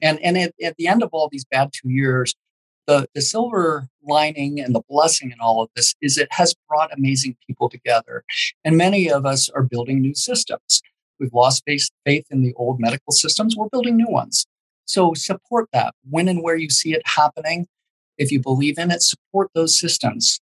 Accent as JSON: {"language": "English", "country": "United States", "said": "Sure, I'm a doctor, but the most important title I wear is I'm an American."}